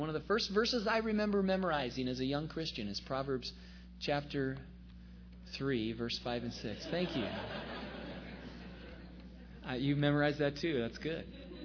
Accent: New Jersey, United States; I'm a pastor from New Jersey

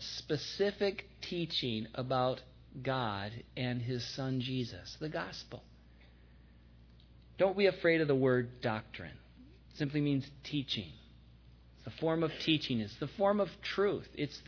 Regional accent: Michigan, United States; I grew up in Michigan. We had to have the certain gallon size of a container

